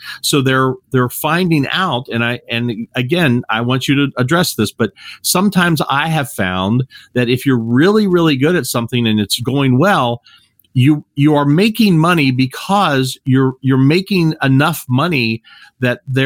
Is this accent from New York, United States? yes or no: no; Kentucky, United States; accent: twang; I was born and raised in Kentucky. So I have a little bit of that twang that comes out every once in a while.